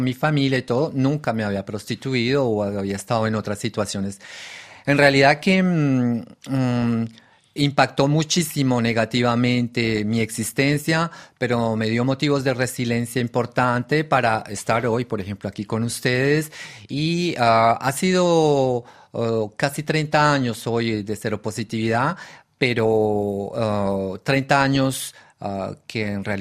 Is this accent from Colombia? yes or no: yes; Colombia; moved away; En el año 93 me fui de Colombia para Italia y allá en Roma llegué